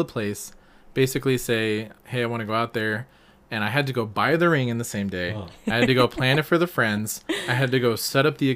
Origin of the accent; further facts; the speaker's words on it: Texas, United States; I came from Texas. Texas was very flat. There wasn't any ocean or anything.